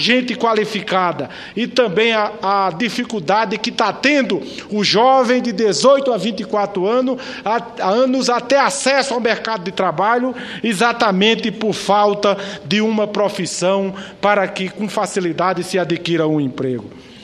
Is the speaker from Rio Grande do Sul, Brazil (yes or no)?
no; Paraíba, Brazil; quando deputado estadual ainda lá no meu estado da Paraíba.